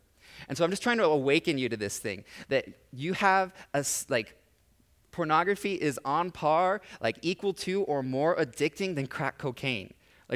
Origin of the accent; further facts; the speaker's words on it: Kansas, United States; I lived in the country growing up in Kansas, and the grass like gets this tall.